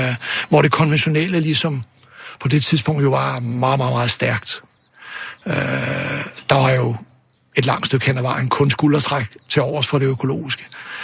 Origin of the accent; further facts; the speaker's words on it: Rødovre, Capital Region of Denmark, Denmark; Jeg er vokset op i Storkøbenhavn i en forstad ude i Rødovre.